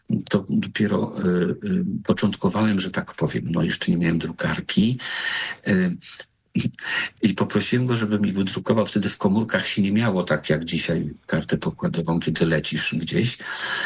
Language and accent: Polish; Choszczno, West Pomeranian Voivodeship, Poland; born there; also born or lived in Barlinek / Szczecin / Poznań; Po pierwsze, tam, gdzie się urodziłem, w Choszcznie, potem się uczyłem w Barlinku, potem studiowałem w Szczecinie, potem pracowałem w Poznaniu